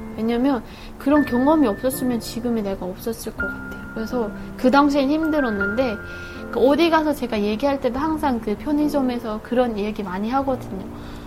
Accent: North Korea; 제가 북한에서 오다 보니까

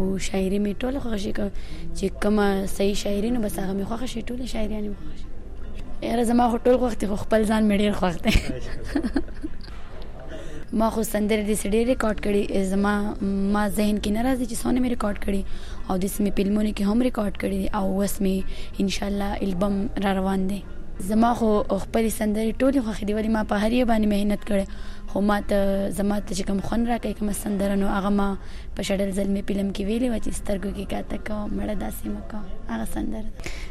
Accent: Swat, Khyber Pakhtunkhwa, Pakistan; عمر چې دی نو 18 سال دی، او زه پیدا شوی په سوات کې یم.

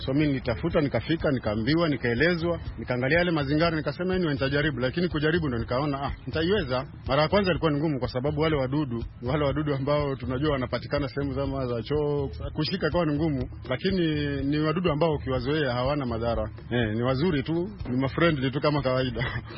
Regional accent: Kikambala, Kilifi County, Kenya; natoka hapa Majengo hapa Kikambala, Kilifi County.

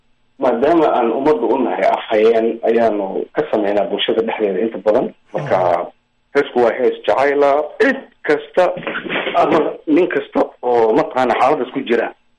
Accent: Lafoole, Lower Shabelle, Somalia; also born or lived in Mogadishu; Anigu waxaan ku dhashay Muqdisho, laakiin nolosheeda intii badneyd waxaan kusoo qaatay deegaankaas Lafoole.

